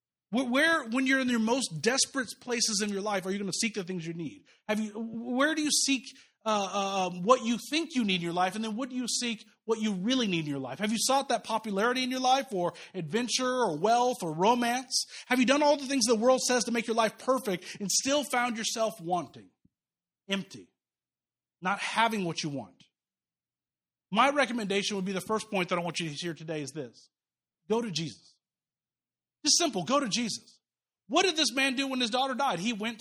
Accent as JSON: {"language": "English", "region": "Kansas", "country": "United States", "tie": "born or raised there", "said": "like I grew up in Kansas, when you drive to those fields, you see rows and rows of wheat and sunflowers."}